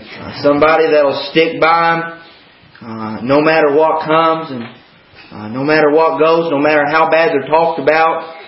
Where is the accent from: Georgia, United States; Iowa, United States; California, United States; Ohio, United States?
Ohio, United States; I want you to know tonight that I come from Ohio. I come here 10 hours to declare unto you